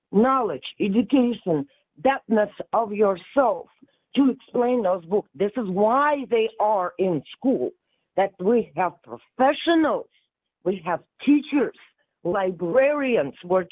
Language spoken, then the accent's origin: English; Russia; English is a second language; I'm from Russia, and in my house, we had to, I have a mixed house. My mama's side is Jewish, and my papa's side is Armenian, which are Christians.